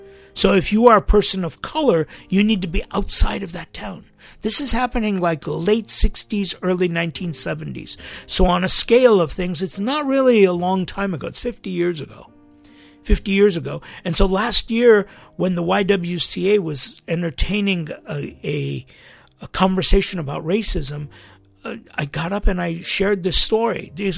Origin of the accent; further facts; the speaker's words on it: Hollywood, California, United States; because we grew up in Hollywood. Our schools were mixed.